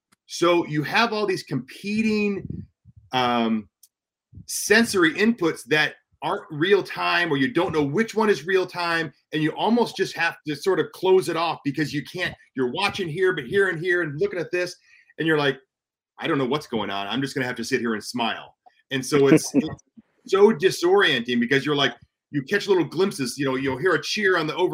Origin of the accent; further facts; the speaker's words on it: Houston, Texas, United States; But, you know, I'm from Houston, so it wasn't really that big of a deal.